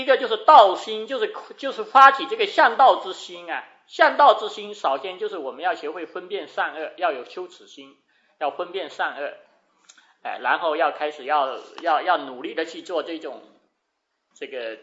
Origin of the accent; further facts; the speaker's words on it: China; 这个就导致了我们中国的人啊，他为什么轻视小乘，轻视解脱道